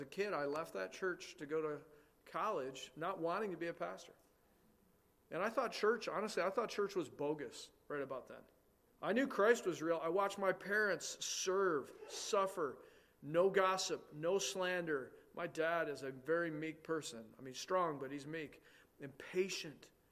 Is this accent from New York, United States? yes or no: yes; West Danby, New York, United States; also born or lived in Lockport; I was born in Lockport, New York. And that's not too far from here. And then my dad's first church was in West Danby, New York, just south of Ithaca. And I grew up as a teenager in that area.